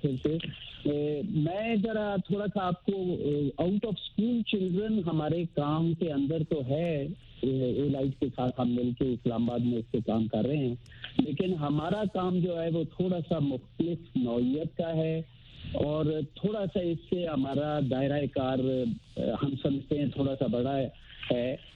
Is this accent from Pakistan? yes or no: yes; Punjab, Pakistan; ضلع شیخوپورہ میں میرا گاؤں ہے